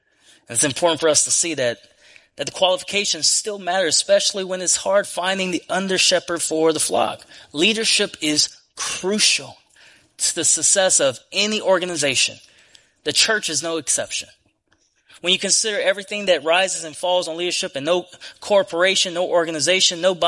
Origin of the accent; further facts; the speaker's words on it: Dulac, Louisiana, United States; I grew up in Dulac. So if that puts any picture in mind, I grew up in an area where drug abuse, sex abuse, alcoholism, and all these different things were rampant.